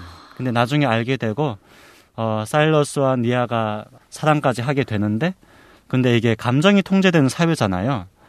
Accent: North Korea; now in South Korea; 저는 또 북한에서 왔기 때문에

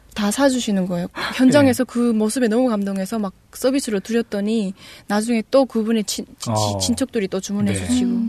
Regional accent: North Korea; moved away; 사람들은 내가 탈북민인지 내가 어떻게 생겼는지 네, 안 보는구나.

